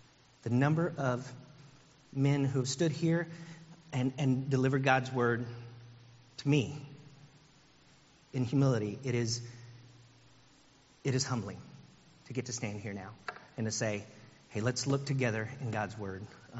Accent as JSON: {"language": "English", "region": "Texas", "country": "United States", "said": "Because I'm from Texas. And I moved here about 2 years ago."}